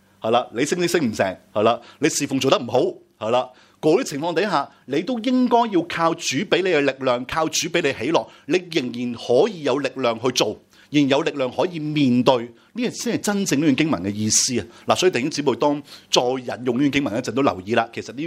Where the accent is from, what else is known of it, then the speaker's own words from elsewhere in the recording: Hong Kong; 即系而家我哋香港人嗰种嘅快乐指数咧，其实唔系好高嘅啫